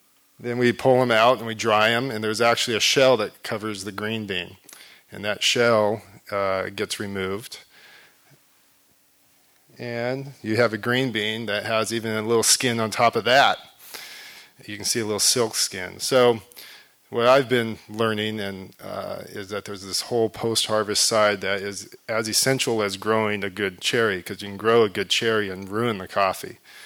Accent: Los Angeles, California, United States; I am from Los Angeles, and I don't have a farming background. And my story starts here in L.A.

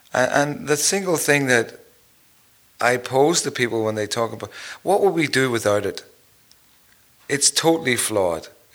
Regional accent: Northern Ireland, United Kingdom; hi, I'm from Northern Ireland

